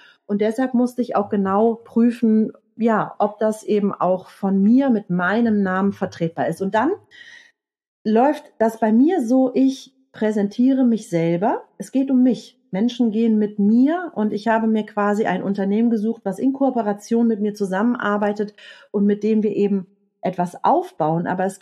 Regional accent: Rhineland, Germany; Ich bin Rheinländerin, mein Herz liegt auf der Zunge.

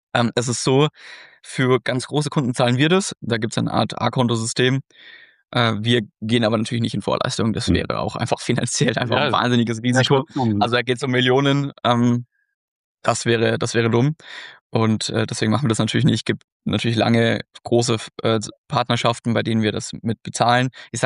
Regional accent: Águilas, Region of Murcia, Spain; In Südspanien, also wirklich in so einem Fischerdorf, in Águilas, um genau zu sein. Okay. In der Region de Murcia.

